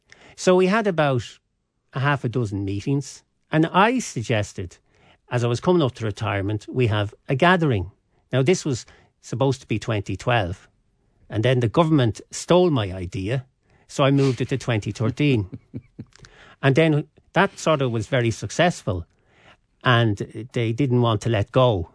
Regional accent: Clonglash, Ulster, Ireland; born there; I was born in Clonglash, just outside Buncrana.

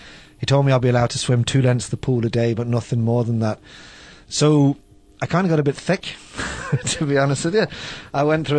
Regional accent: England, United Kingdom; As a child growing up in England, as an Irish child growing up in England, it was fundamental to my identity.

